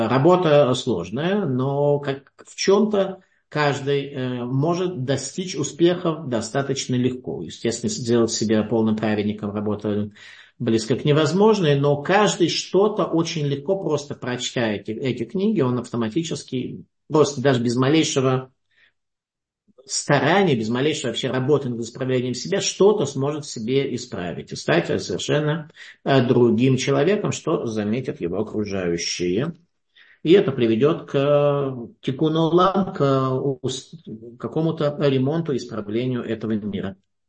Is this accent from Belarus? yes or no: no; Russia; moved away; мы из России приехавшие, несомненно, являемся пришельцами в какой-то мере, да, то есть, ну, там, евреи по национальности